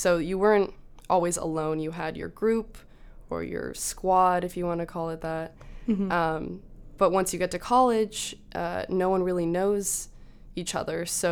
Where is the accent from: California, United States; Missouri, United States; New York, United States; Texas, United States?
California, United States; Los Angeles; I'm from Los Angeles, and I live in Copley